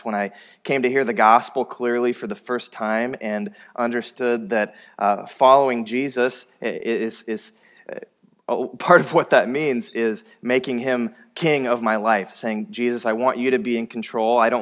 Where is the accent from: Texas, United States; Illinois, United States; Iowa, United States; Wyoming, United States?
Iowa, United States; Yeah, I grew up in Iowa, so it's not ingrained into my blood like some of you native Minnesotans